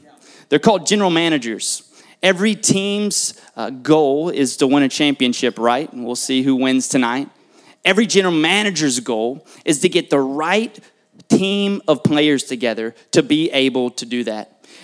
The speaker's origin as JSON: {"language": "English", "town": "Shreveport", "region": "Louisiana", "country": "United States", "tie": "born or raised there", "lives_now": "Miami, United States", "said": "But I've been in Miami for about 1.5 years. But growing up in Shreveport, I was the last of 7 siblings."}